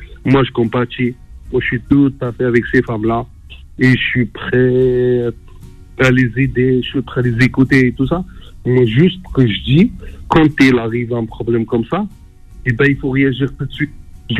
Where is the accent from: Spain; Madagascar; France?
France; moi, en tant que Français